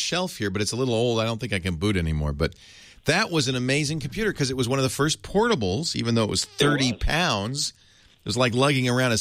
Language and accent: English; Santa Cruz, California, United States; I grew up in Santa Cruz, couldn't wait to get out.